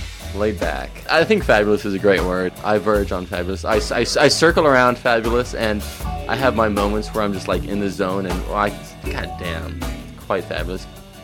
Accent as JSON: {"language": "English", "town": "Austin", "region": "Texas", "country": "United States", "tie": "born or raised there", "said": "I was born in Austin, grew up at a daycare center."}